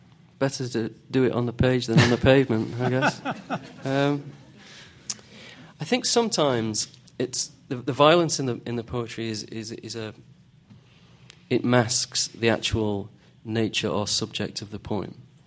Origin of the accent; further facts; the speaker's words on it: United Kingdom; It might be to do with growing up in Britain in the 70s and 80s